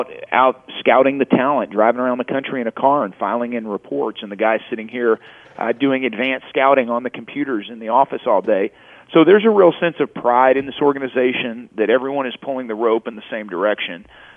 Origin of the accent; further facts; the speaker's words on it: Houston, Texas, United States; Well, I grew up here in the Houston area